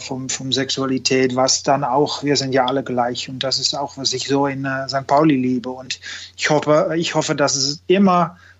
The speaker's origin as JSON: {"language": "German", "country": "Netherlands", "second_language": "German", "said": "glaube ich, auch tatsächlich mehr zu tun, dass da noch viel mehr Fernsehgelder für Vereine sind als bei uns in Holland."}